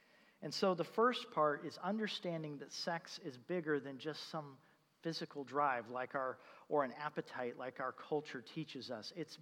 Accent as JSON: {"language": "English", "region": "Bible Belt", "country": "United States", "tie": "born or raised there", "said": "it felt like when I was growing up in the Bible Belt, that the culture at least somewhat affirmed what the scripture would teach."}